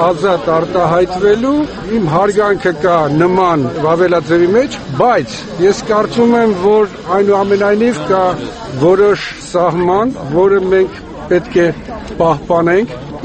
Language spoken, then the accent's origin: Armenian; Yerevan, Armenia; Ես Երևանցի եմ ու Երևանի մասին ավելի շատ հոգս ունեմ։